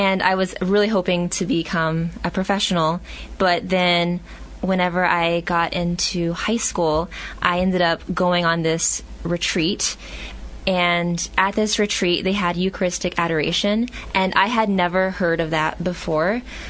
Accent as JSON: {"language": "English", "town": "Houston", "region": "Texas", "country": "United States", "said": "And I'm originally from Houston. And my family, growing up, I'm a cradle Catholic"}